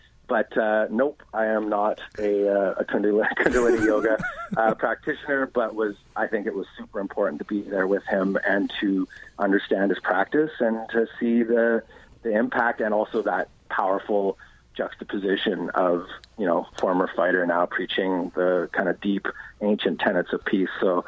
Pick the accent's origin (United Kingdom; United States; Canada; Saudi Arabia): Canada; Vancouver, British Columbia; I mean, remember, I am from Vancouver.